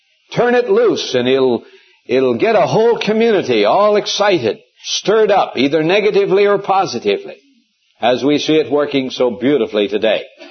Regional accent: Montana, United States; born or raised there

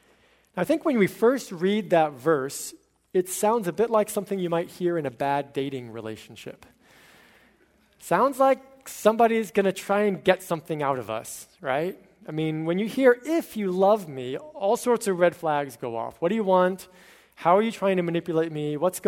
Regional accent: Connecticut, United States; I grew up in Connecticut, but most of my family was down in the South, in Texas and Louisiana.

